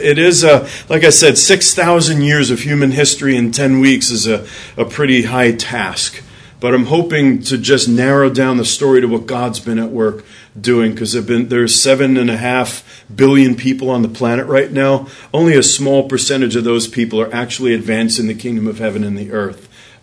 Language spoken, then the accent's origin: English; Long Island City, New York, United States; moved away; If I want to go to my house where I grew up in Long Island City from the Chambers Street station, there's a certain train that I would have to take.